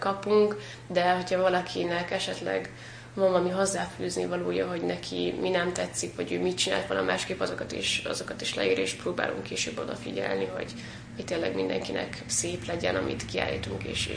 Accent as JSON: {"language": "Hungarian", "town": "Eger", "region": "Heves", "country": "Hungary", "said": "én EGRI vagyok, és nagyjából tényleg ismerem az embereket"}